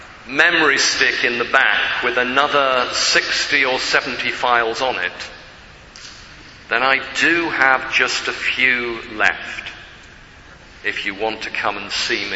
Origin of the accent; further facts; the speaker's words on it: United Kingdom; Remember, I'm from Britain.